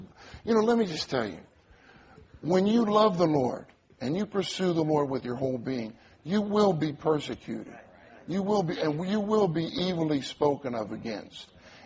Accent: Pittsburgh, Pennsylvania, United States; I come from Pittsburgh too. We're from the same area.

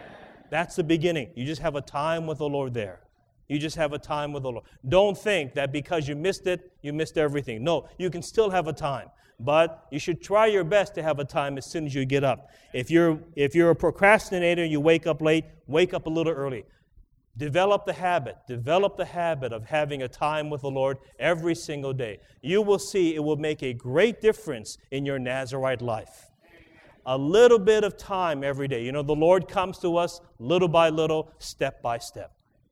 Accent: Hawaii, United States; This year earlier, I went back to my hometown. I grew up in a small village in Hawaii. And when you included the tourists, it was about 150 people.

